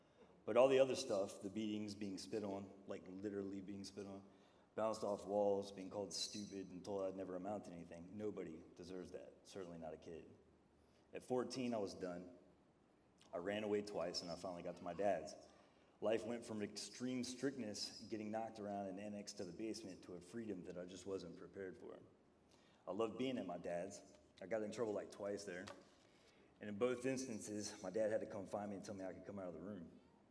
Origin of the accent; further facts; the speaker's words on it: Huntington, West Virginia, United States; born there; also born or lived in Milton, United States; I was born in Huntington, West Virginia, and spent until age 4 in Milton, West Virginia.